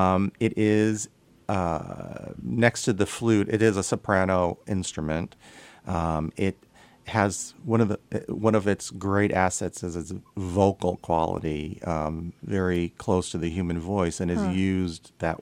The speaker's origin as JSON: {"language": "English", "town": "Vernon Rockville", "region": "Connecticut", "country": "United States", "tie": "born or raised there", "said": "It was in Vernon Rockville, Connecticut, central Connecticut on the east side of the Connecticut River."}